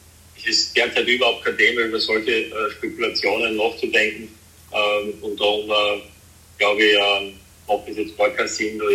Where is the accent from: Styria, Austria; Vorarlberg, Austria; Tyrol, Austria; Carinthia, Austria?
Styria, Austria; Und jeder weiß, dass ich ja aus diesem Bundesland komme und wie sehr mir dann auch als Steirer die Steiermark am Herzen liegt